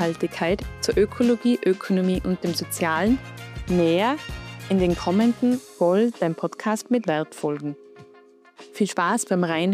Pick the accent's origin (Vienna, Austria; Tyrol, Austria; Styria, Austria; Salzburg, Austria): Tyrol, Austria; bei uns in Tirol